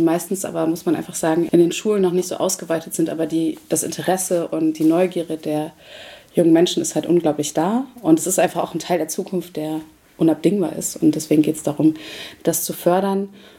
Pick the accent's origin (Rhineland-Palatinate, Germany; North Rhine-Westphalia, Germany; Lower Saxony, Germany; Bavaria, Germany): Rhineland-Palatinate, Germany; gedruckt ist in Ton aus dem Westerwald, wo ich herkomme.